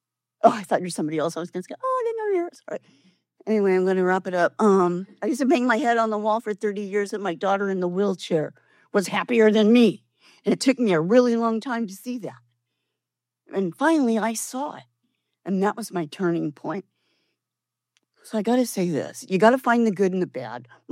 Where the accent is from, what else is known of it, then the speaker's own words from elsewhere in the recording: San Diego, California, United States; I'm a compulsive eater, and I'm from San Diego.